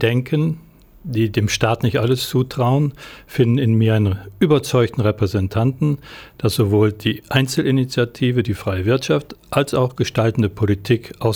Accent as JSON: {"language": "German", "region": "North Rhine-Westphalia", "country": "Germany", "said": "Ich komme aus Nordrhein-Westfalen"}